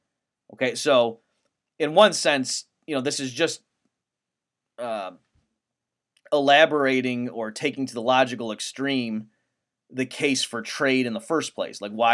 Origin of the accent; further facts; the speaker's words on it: United States; But I'm, of course, you know, thinking it as an American